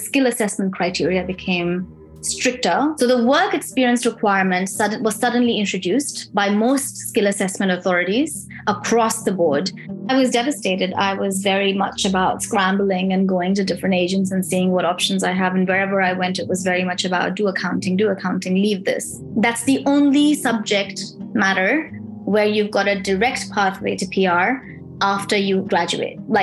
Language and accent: English; Pakistan; also born or lived in Middle East; now in Melbourne, Australia; I migrated to Australia as an international student from Pakistan. I'm originally from Pakistan. I never really lived there. I grew up in the Middle East.